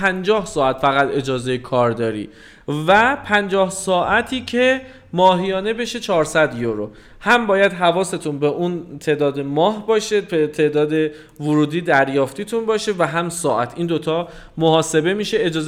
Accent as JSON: {"language": "Persian", "country": "Iran", "said": "به دلیل اینکه ما ایرانی هستیم و معمولا تحریم هستیم،"}